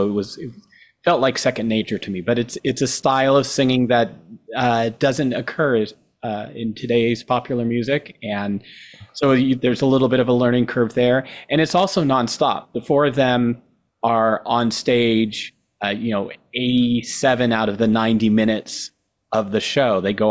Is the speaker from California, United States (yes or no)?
yes; Los Gatos, California, United States; now in San Jose, United States; I grew up in Los Gatos, and my family is all pretty much still there. I'm in San Jose now.